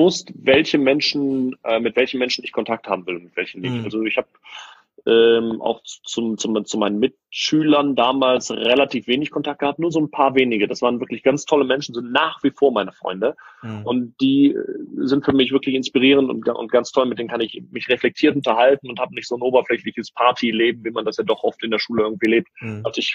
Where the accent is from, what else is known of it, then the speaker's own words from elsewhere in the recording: Wuppertal, North Rhine-Westphalia, Germany; Aber wir kommen aus Wuppertal.